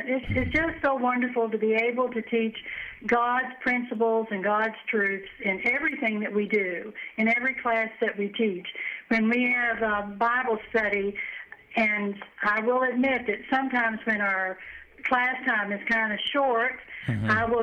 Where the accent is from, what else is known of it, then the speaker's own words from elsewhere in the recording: West Virginia, United States; I am originally from the mountains of West Virginia, but I married my husband, who was a minister, and we lived in Virginia